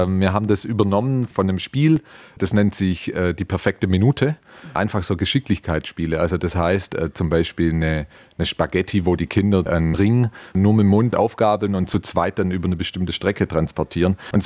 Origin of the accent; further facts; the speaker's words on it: Baden-Württemberg, Germany; Ich als Schwabe würde sagen